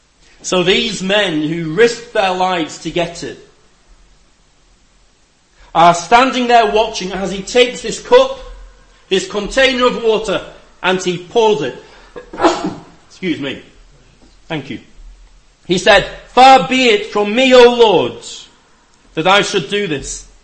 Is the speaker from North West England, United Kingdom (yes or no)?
yes; Lancaster, North West England, United Kingdom; And now I come from Lancaster, and I can tell you the water there is different to how it is here.